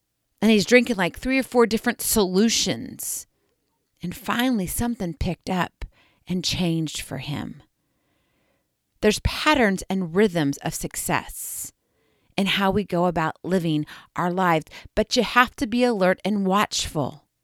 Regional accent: Hawaii, United States; also born or lived in Kansas City; Well, I'm originally from Hawaii, but I have lived a lot of my life in Kansas City and I have family there.

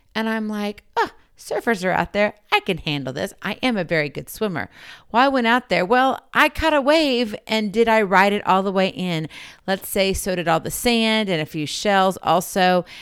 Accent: Hawaii, United States; believe it or not, I was born in Hawaii. We moved around in between times, moved back again for my high school years.

